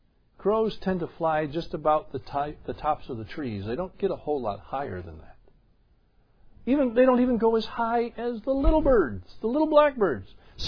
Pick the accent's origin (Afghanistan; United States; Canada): United States; New York; Back in where I grew up in New York, in the fall, late October, the blackbirds would congregate